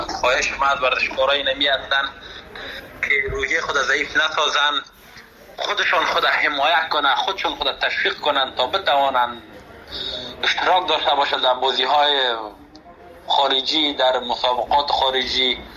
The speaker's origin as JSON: {"language": "Persian", "country": "Afghanistan", "said": "من به خودم به حیث یک جوان افغان که از افغانستان آمدم"}